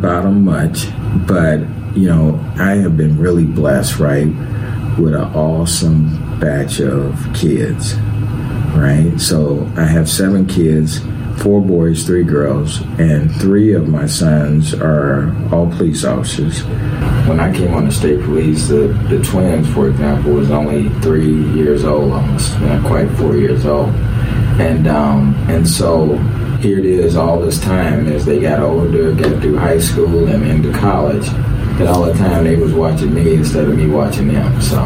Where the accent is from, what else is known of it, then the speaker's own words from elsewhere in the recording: Gary, Indiana, United States; my hometown of Gary.